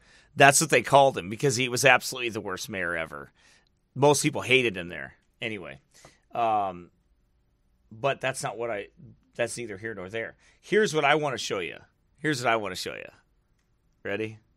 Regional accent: Midwest, United States; I not where I come from, they don't. Maybe that's because I'm from the Midwest.

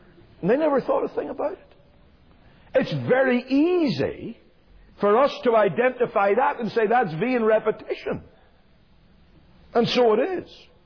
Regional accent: Belfast, Northern Ireland, United Kingdom; when I was growing up in Belfast, the family next door to us was a Roman Catholic family.

